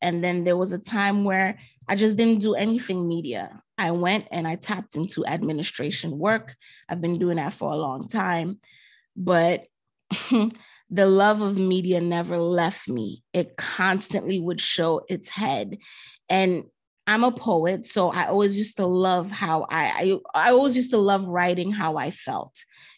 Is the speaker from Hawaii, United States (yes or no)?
no; Brooklyn, New York, United States; Growing up in Brooklyn, and not only Brooklyn, 80s baby, 90s era, lover of 90s hip hop, 90s R&B.